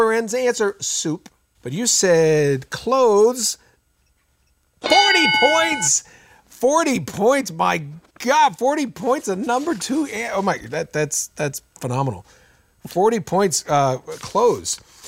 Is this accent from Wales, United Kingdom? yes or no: yes; Wales, United Kingdom; No, I'm Welsh, and I've always wanted to go to Wales.